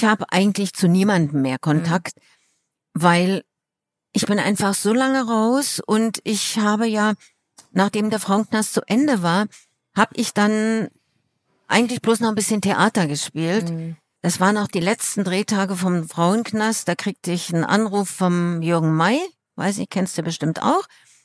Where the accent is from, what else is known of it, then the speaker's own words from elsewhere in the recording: East Germany, Germany; ich komme aus dem Osten